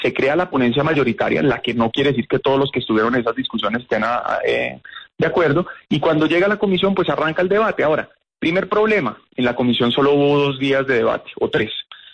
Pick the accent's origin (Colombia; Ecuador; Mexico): Colombia; mucho más ya hoy con lo vulnerable que somos todos los colombianos, todos sin excepción, en las redes sociales